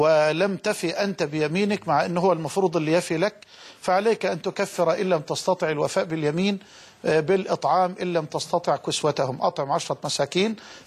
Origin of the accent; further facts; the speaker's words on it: Suez, Suez Governorate, Egypt; انا عاشق لأهل السويس وانا ابن السويس.